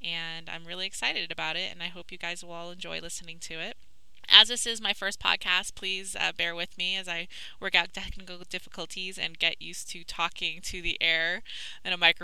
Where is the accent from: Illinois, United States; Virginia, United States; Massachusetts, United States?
Massachusetts, United States; moved away as an adult; now in Hollywood, United States; I'm not originally from California. I actually grew up in Massachusetts. I'm a New England girl, and I lived there for most of my younger years, and I came out here for college and went to USC.